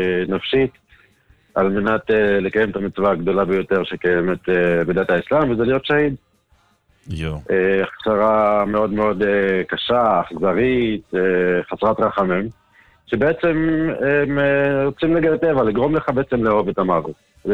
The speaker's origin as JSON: {"language": "Hebrew", "town": "Lod", "region": "Central District", "country": "Israel", "tie": "born there", "said": "אני נולדתי בעצם פה בישראל, בעיר לוד, בן למשפחה מוסלמית."}